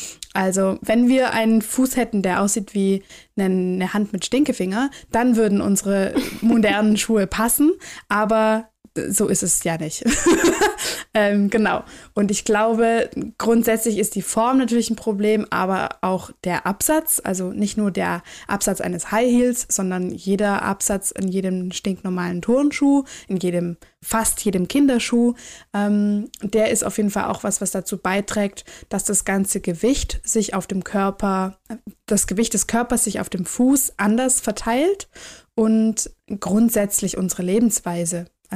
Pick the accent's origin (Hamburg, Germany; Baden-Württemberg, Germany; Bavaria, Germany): Baden-Württemberg, Germany; ich komme aus dem Schwabenländle